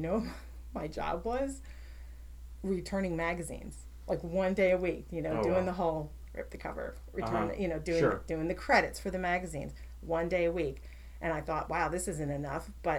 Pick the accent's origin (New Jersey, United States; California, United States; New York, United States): New Jersey, United States; also born or lived in North Carolina; Well, I grew up in New Jersey. I'll preface it with that. And at some point in my life, moved down south for about 10 years, raised my kids in North Carolina